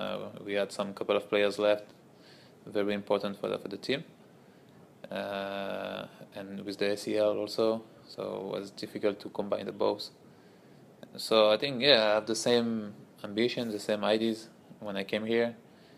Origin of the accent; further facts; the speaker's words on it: Nantes, Pays de la Loire, France; English is a second language; moved away; also born or lived in Paris; I was born in Paris, born in France. So I make my school at Nantes. It's about like 3 hours from Paris.